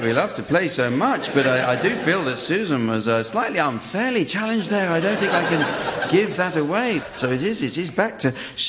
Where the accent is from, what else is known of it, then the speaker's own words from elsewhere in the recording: Glasgow, Scotland, United Kingdom; accent: Glasgow; I can do the Glasgow accent, huge man. Don't wear your trousers. That's Glasgow, my hometown.